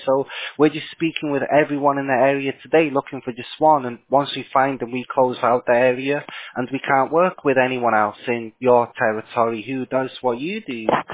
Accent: Fountain Valley, California, United States; We're actually from Fountain Valley, California, so yeah, that's right.

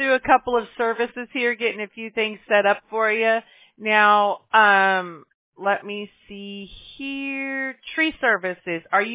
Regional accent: Mobile, Alabama, United States; born there; I was born in Mobile, Alabama, so I'm a country girl at heart, you know.

